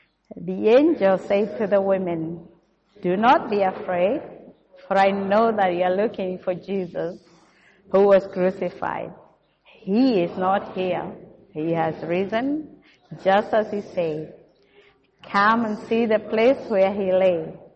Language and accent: English; Kenya; now in Australia; Allow me if my accent sounds a bit different. I come from Kenya. I migrated here. It will be 14 years this July, and I love being in Australia.